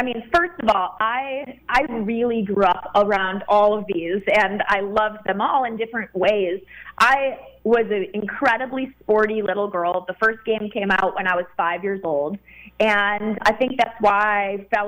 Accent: Chicago, Illinois, United States; I grew up in Chicago, and that was the 90s were, you know, the best time to grow up in Chicago.

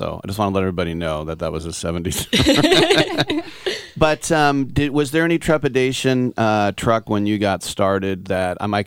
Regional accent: Richmond, United States; I was born in Richmond. I went to junior high in Richmond. I went to high school in Richmond.

